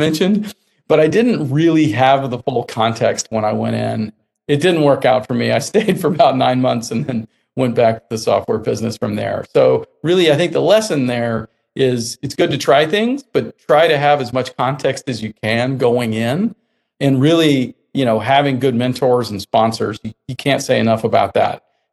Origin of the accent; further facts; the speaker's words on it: Texas, United States; I studied in school. I grew up in Texas. I studied COBOL.